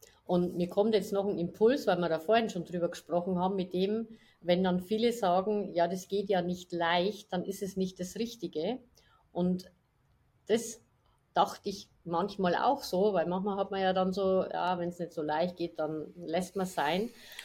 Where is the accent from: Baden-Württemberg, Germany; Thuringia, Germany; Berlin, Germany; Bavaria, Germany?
Bavaria, Germany; ja, ich bin aus der Oberpfalz, also aus Bayern, aus der Oberpfalz.